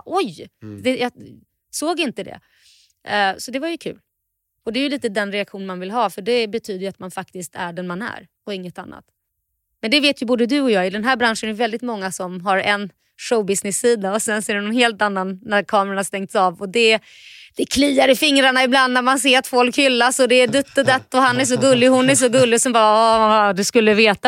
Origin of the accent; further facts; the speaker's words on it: Sweden; jag tror att det är väl kanske lite också att vi är från Sverige kanske